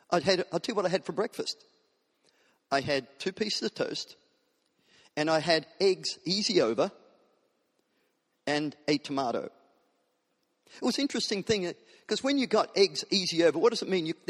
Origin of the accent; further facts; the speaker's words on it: New South Wales, Australia; I'm a Christian and I'm from New South Wales.